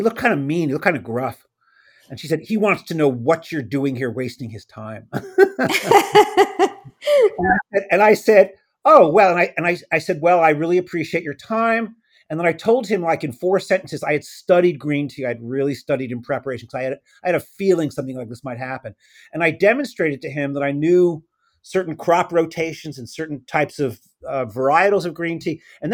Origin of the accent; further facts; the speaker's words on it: United States; And of course, being an American, I said